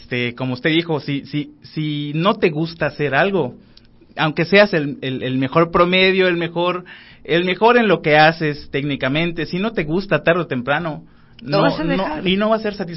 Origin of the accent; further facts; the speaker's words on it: Umán, Yucatán, Mexico; ahí en la comunidad donde vivo, que es Humán, yo no soy de aquí de Mérida, soy de Humán.